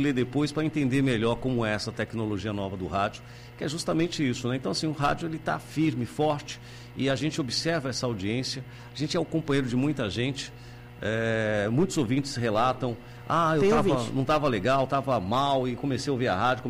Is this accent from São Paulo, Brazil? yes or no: yes; São Paulo, Brazil; also born or lived in Feira de Santana; Eu sou de São Paulo.